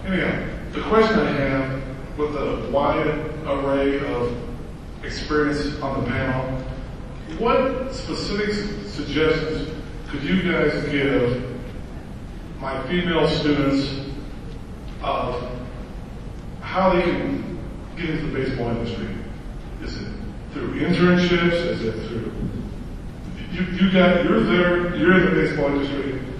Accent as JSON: {"language": "English", "town": "Bloomington", "region": "Illinois", "country": "United States", "said": "I'm from Bloomington, Illinois. But I lived in Kansas when you were on the air in Kansas City."}